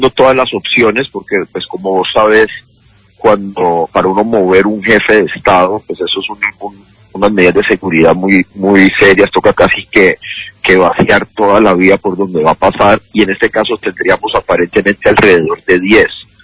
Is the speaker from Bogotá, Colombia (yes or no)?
no; Cali, Valle del Cauca, Colombia; lo digo como alcalde, pero como caleño, es un gran honor para nosotros que el mundo se esté convocando en Cali